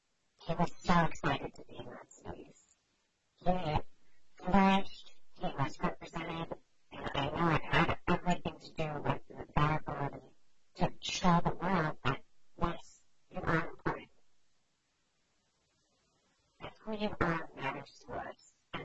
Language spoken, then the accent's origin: English; Alaska, United States; we're from Alaska, we're indigenous to Alaska, this is going to be an easy transition back to Alaska.